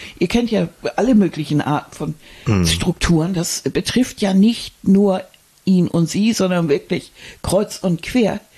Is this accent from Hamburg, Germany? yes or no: yes; Hamburg, Germany; Wir sind Hamburger.